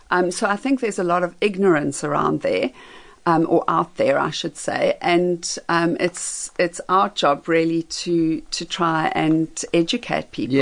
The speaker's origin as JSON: {"language": "English", "country": "South Africa", "said": "my home country of South Africa"}